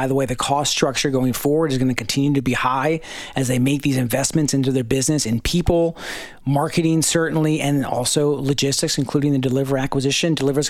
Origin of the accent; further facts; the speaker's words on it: Pennsylvania, United States; They're based in my home state of Pennsylvania.